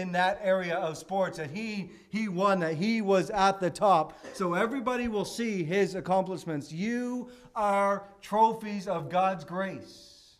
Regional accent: Canada; And of course, since we're from Canada, there were a lot of hockey trophies on that wall.

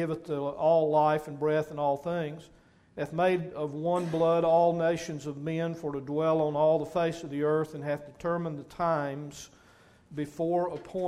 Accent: United States; born there; I was born in America.

